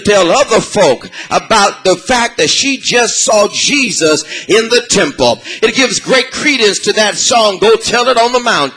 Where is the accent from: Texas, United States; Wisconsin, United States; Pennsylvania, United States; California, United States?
California, United States; Los Angeles; Listen, I'm from South Central LA. I know what I'm talking about